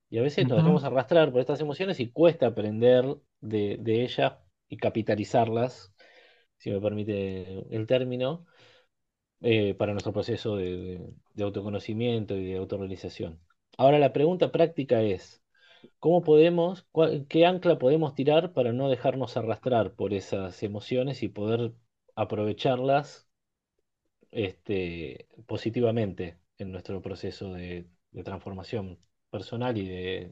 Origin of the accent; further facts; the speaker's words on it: La Plata, Buenos Aires Province, Argentina; born there; Desde Buenos Aires, hoy desde Ciudad de la Plata, mi ciudad natal